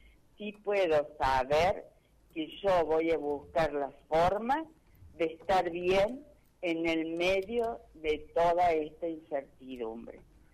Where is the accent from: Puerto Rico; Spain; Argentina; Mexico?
Argentina; Y lo real es que como argentinos y como pueblo, siempre hemos encontrado la manera de salir.